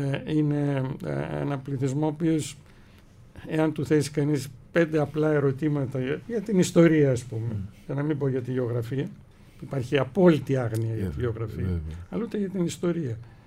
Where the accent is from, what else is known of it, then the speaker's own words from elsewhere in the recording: Greece; εστιάζω στην Ελλάδα, στην πατρίδα μου, στην ταυτότητά μου.